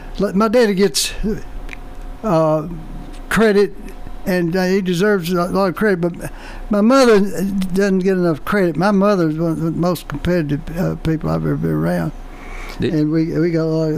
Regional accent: Murfreesboro, Tennessee, United States; a lot of other Murfreesboro, Middle Tennessee people that I know.

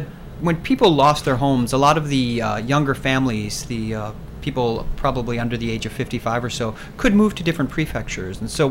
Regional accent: Japan; because I grew up in Japan.

